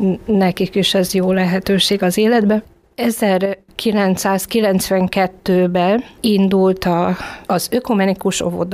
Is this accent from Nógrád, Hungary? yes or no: no; Harkakötöny, Bács-Kiskun, Hungary; now in Kiskunhalas, Hungary; Én Harkakötönyből származom, és a családom is harkakötönyiek, és a vallásos családból kerültem Kiskunhalasra